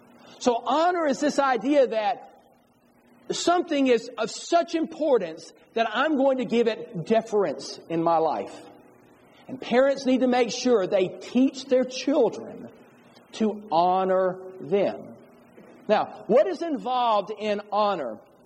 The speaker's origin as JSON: {"language": "English", "region": "Mississippi", "country": "United States", "tie": "born or raised there", "lives_now": "Kentucky, United States", "said": "You're not the Deep South. I grew up in Mississippi. Mississippi is the Deep South."}